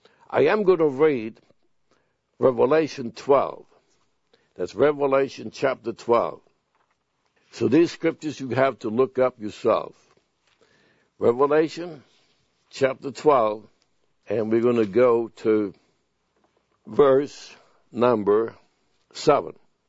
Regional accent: Sweden; I came from Sweden. Sweden has a total different setup.

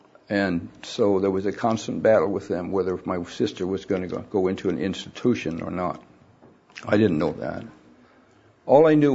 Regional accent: Ireland; I'm Irish, you know.

